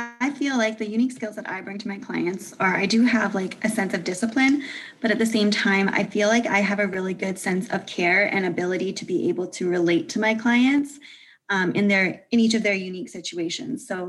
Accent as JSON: {"language": "English", "country": "Canada", "said": "and I'm from Canada."}